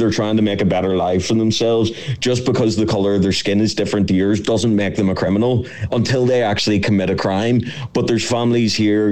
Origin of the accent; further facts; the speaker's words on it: Ireland; and I say we as the Irish people